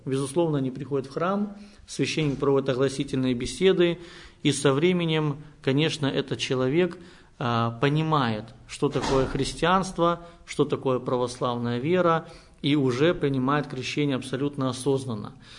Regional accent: Crimea, Ukraine; я, как коренной крымчанин, могу сказать, что с детства бываю на Херсонесе

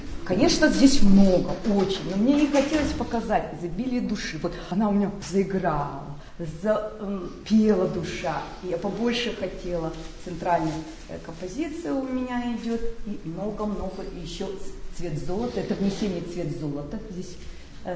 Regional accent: Ural, Russia; раз мы с Урала

